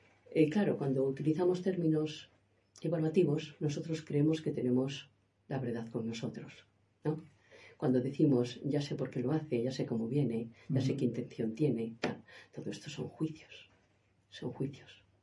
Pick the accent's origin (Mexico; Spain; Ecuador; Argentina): Spain; northern Spain; born there; Y en la tierra de donde yo nací, que es en el norte de España, es muy frecuente cantar en los encuentros familiares y los encuentros de amigos.